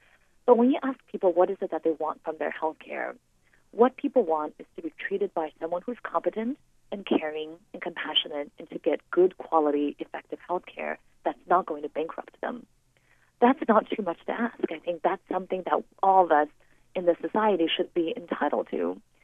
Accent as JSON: {"language": "English", "country": "China", "tie": "born or raised there", "said": "I was born in China. When I was growing up, there was healthcare available for all."}